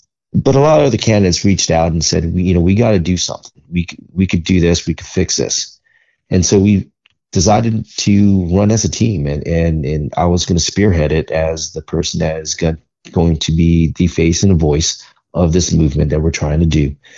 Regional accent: California, United States; So I grew up in California. I grew up in a progressive school.

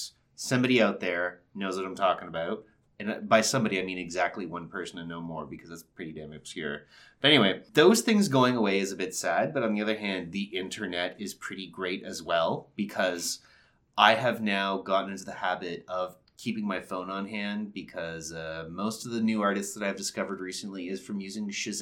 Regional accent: Ontario, Canada; accent: Southern Ontario; It's like when you make fun of my Southern Ontario accent.

